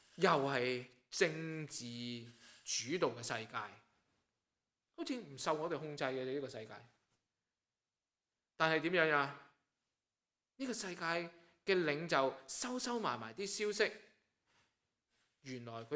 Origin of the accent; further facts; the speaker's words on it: Guangdong, China; 我哋广东人咧称呢种嘅情况叫做偏见